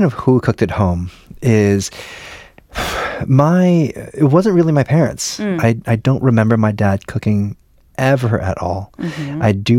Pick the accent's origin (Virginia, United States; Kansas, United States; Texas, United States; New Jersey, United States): New Jersey, United States; My parents worked in New York City. I grew up in New Jersey.